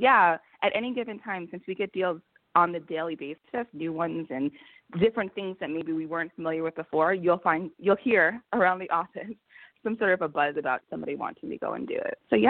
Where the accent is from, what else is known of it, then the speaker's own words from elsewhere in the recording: Brooklyn, New York, United States; now in Los Angeles, United States; So yeah, but I'm from Brooklyn. So to come from Brooklyn to LA was a big transition as it was.